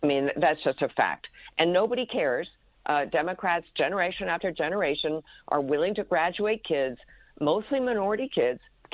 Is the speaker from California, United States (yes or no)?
no; New York City, New York, United States; it is in my hometown of New York